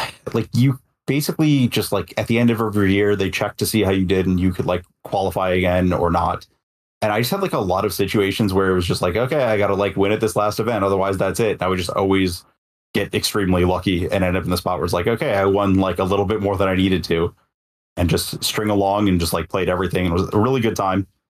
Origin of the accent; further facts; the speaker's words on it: Detroit, Michigan, United States; I had a plane ticket to a like large open tournament in my hometown, Detroit